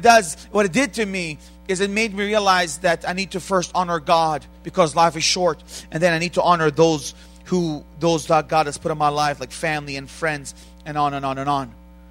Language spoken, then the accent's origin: English; Bethlehem, West Bank, Palestine; English is a second language; moved away as an adult; also born or lived in Jerusalem; I was born in Jerusalem, and I grew up in the birth city of Jesus Christ, Bethlehem. I came from Israel just a few weeks ago, traveling in the U.S. for a short time